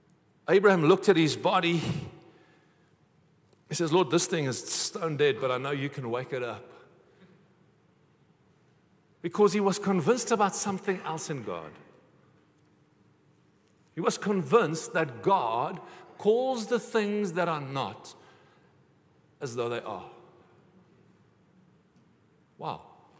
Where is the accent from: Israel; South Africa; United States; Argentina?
South Africa; We don't like that as South African believers.